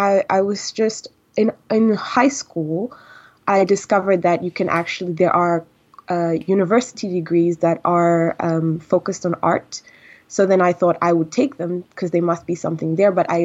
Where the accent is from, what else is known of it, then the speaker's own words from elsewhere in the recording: Tanzania; I'm actually Tanzanian and I grew up in Tanzania, and art is not really a career.